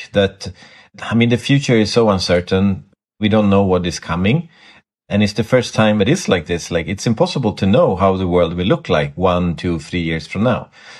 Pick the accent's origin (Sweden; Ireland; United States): Sweden; basically move back to Sweden, my home country, and start from scratch.